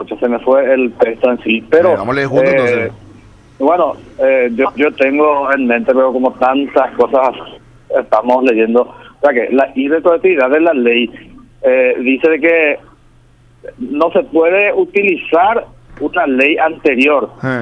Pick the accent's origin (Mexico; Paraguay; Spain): Paraguay; todos somos paraguayos